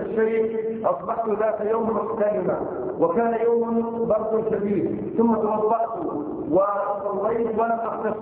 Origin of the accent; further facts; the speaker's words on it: Taif, Makkah Province, Saudi Arabia; وأنا من أهل الطائف أفيدونا أثابكم الله